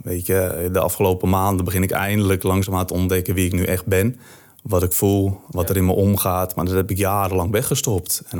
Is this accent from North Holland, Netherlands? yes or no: yes; Enkhuizen, North Holland, Netherlands; Ik kwam zelf uit Denkhuizen.